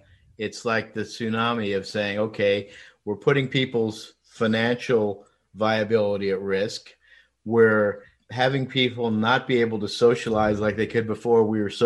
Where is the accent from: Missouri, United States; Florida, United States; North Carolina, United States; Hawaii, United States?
North Carolina, United States; But I came from North Carolina, and those schools have taken a different approach.